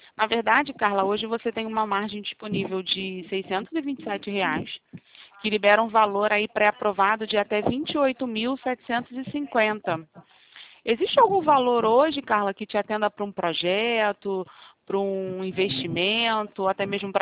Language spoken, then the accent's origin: Portuguese; Rio de Janeiro, Brazil; sou do Rio.